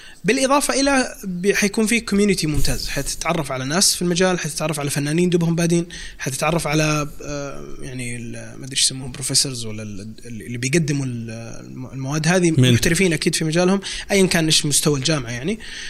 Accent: Saudi Arabia; صارت عندنا في السعودية قبل فترة طويلة

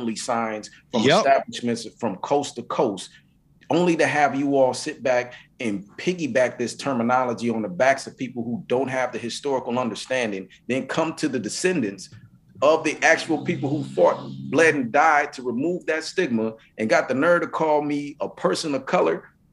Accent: Saint Paul, Minnesota, United States; I grew up in East St. Paul, went to Hazel Park.

